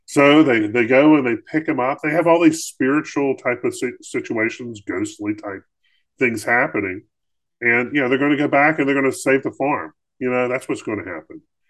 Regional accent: Fayetteville, North Carolina, United States; a real person from Fayetteville, North Carolina, which I consider my hometown.

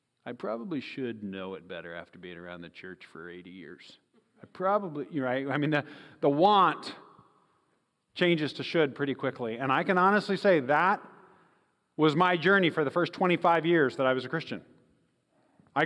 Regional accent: Seattle, Washington, United States; Hi. So I'm from Seattle and flew into Nashville and then flew from Nashville to here for different events.

